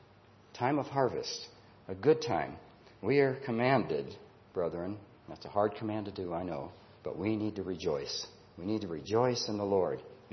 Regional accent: Illinois, United States; I live in California now, but I was raised in Illinois.

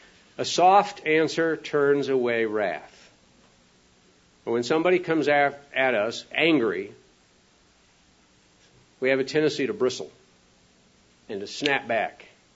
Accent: South Dakota, United States; And being a landlubber that I grew up being in South Dakota, I had no clue how in the world you could possibly sail into the wind.

